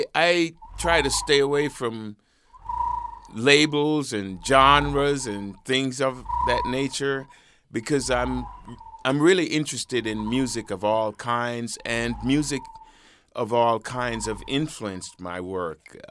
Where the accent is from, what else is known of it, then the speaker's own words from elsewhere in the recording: Kingston, Kingston Parish, Jamaica; Well, I was born and raised in Kingston, Jamaica.